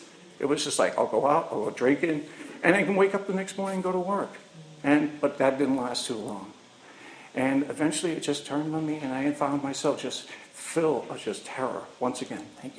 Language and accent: English; California, United States; also born or lived in Staten Island, New York; Imagine growing up in the Sierras in California, and you hated it there. Out on the California coast, you hated it there. Staten Island, I won't even get into that. I grew up there too